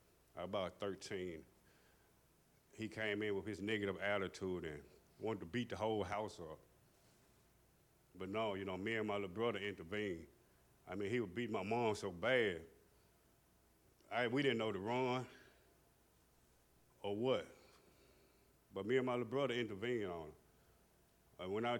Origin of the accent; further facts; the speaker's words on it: Memphis, Tennessee, United States; I grew up in Memphis, Tennessee. I'll be 52 years old on the 26th of this month.